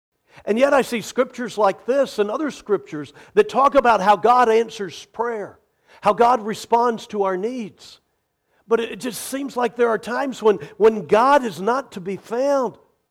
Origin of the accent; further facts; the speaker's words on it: the South, United States; also born or lived in Indiana, United States; And I'm from the South, so we moved to Florida.